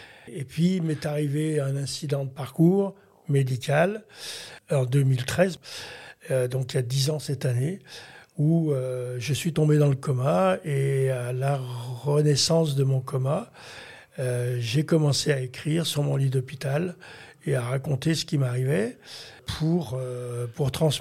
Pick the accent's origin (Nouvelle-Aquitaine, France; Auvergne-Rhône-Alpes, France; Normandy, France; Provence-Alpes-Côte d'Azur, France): Auvergne-Rhône-Alpes, France; Lyon; born there; je suis né à Lyon il y a cette année 66 ans. J'ai navigué sur toute la région lyonnaise. Et puis, je suis sur la région de Bouchet maintenant, depuis un an, avec ma compagne.